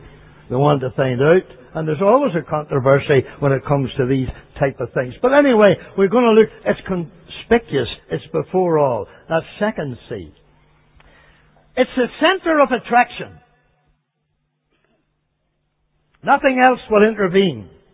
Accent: Canada; I'm a Canadian. I'm 50 years over there

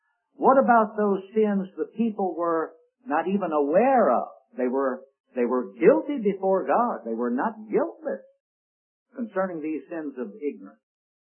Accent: Richmond, Virginia, United States; I said, "Yes, I'm from Richmond, Virginia." I said, "That's my hometown." I said, "My background is Jewish."

